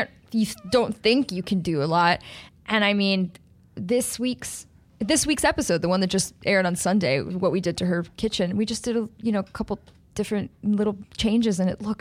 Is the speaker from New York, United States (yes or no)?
yes; Long Island, New York, United States; Right outside of the city. Both my parents worked in the city, but I grew up in Long Island.